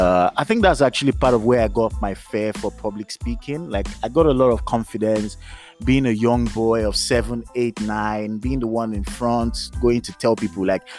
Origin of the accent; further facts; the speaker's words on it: Lagos, Nigeria; that was like childhood growing up in Lagos. At some point, they started allowing me go out. And I grew up in a Jehovah's Witness family, right?